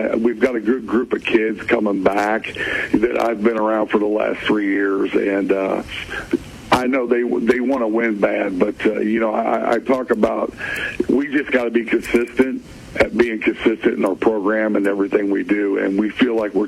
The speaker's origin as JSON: {"language": "English", "town": "Mount Pleasant", "country": "United States", "tie": "born or raised there", "said": "And, you know, I grew up in Mount Pleasant, played for legendary Bob Evans back in the 80s."}